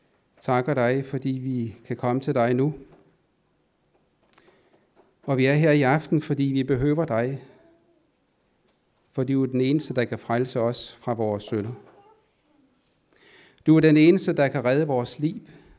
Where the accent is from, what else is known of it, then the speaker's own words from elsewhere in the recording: Capital Region of Denmark, Denmark; Jeg er født og opvokset på Bornholm, og så blev jeg uddannet elektriker.